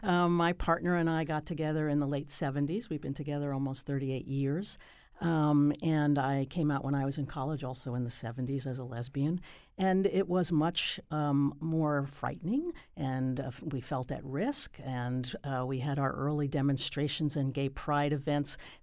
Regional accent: Connecticut, United States; So I would say that I'm very proud of Connecticut as my home state

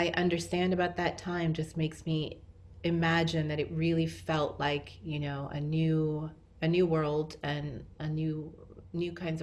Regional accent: San Francisco, California, United States; And I was born in San Francisco and grew up there. And, you know, it was a very different time.

